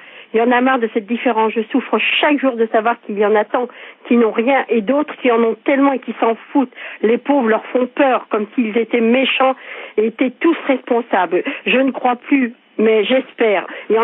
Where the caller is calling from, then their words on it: Bourré, Centre-Val de Loire, France; de Bourret dans Loir-et-Cher.